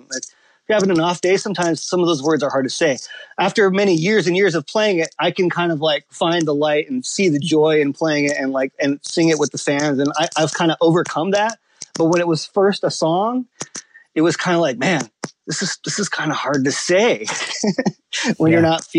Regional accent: United States; born there; Yeah, I was born in the States, and we moved around a bunch.

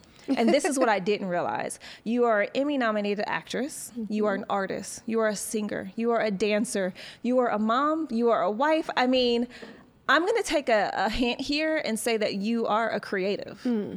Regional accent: Detroit, Michigan, United States; also born or lived in Chicago / New York; now in Los Angeles, United States; I'm from Detroit.

